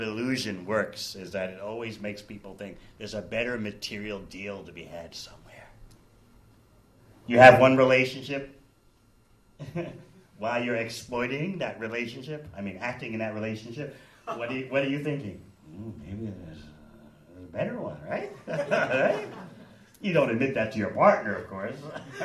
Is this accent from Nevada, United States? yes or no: no; New York, United States; now in New Zealand; Where are you from? I said, I'm from New York.